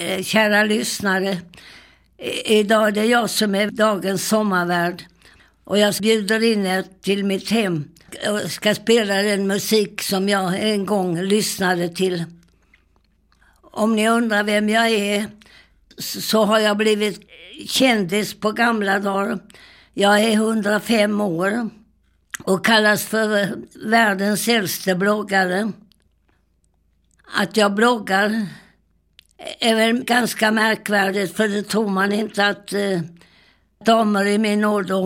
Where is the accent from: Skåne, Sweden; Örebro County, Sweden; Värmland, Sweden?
Skåne, Sweden; Kristianstad; born there; Och jag föddes i Kristianstad, som på den tiden var en väldigt stor militärstad.